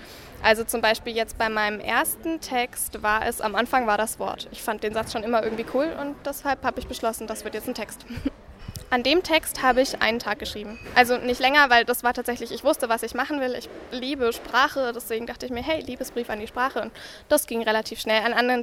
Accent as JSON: {"language": "German", "town": "Fürth", "region": "Bavaria", "country": "Germany", "said": "ich komme aus Fürth, bin 17"}